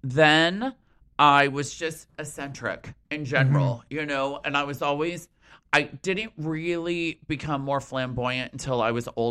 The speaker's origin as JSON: {"language": "English", "region": "New Hampshire", "country": "United States", "tie": "born or raised there", "said": "In the mountains."}